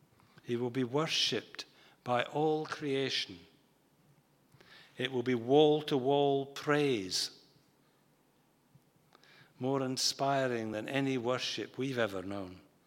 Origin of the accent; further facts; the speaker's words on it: Scotland, United Kingdom; which I didn't think, as a Scotsman, was really good value for money.